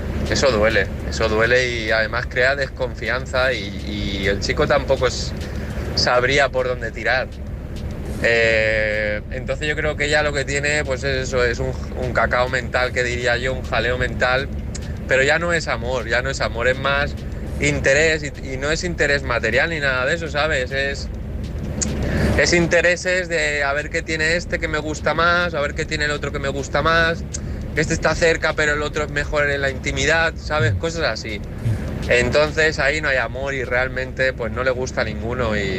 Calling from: Valencia, Valencian Community, Spain; de Valencia, pero ahora mismo me encuentro pues en Barcelona, Tarragona, pasando Tarragona, dirección para Valencia ya.

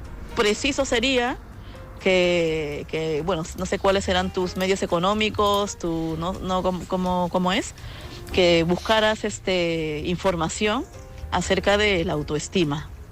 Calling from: Madrid, Community of Madrid, Spain; de Madrid.

